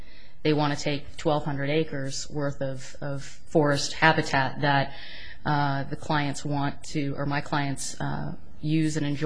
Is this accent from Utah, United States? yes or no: no; Oregon, United States; And in fact, I know in my home state of Oregon, there's actually a pretty vibrant tourist economy around burns